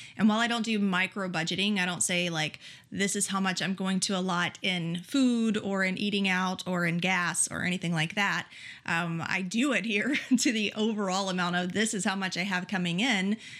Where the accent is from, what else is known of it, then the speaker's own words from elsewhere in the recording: Texas, United States; also born or lived in Arizona / California; now in Oregon, United States; And of course, I grew up in Texas and now I'm over here in Oregon